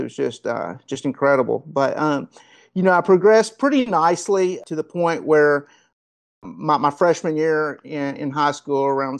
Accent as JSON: {"language": "English", "town": "Paducah", "region": "Kentucky", "country": "United States", "tie": "born or raised there", "said": "You know, I grew up in Paducah, Kentucky"}